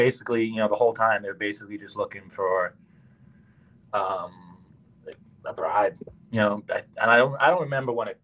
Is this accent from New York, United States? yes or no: yes; Yonkers, New York, United States; And like, I've grown up here my whole life. I grew up in Yonkers. It's like by car, you're like 20 minutes